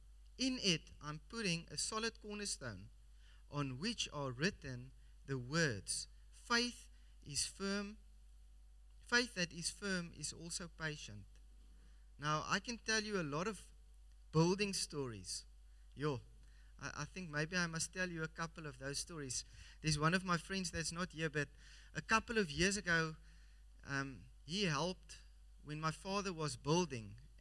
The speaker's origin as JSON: {"language": "English", "town": "Somerset West", "region": "Western Cape", "country": "South Africa", "tie": "born or raised there", "said": "I grew up here in Somerset West, so from going to primary school here at the WIP and then going to Paul Roos for a short while and then also to Paul Verlei"}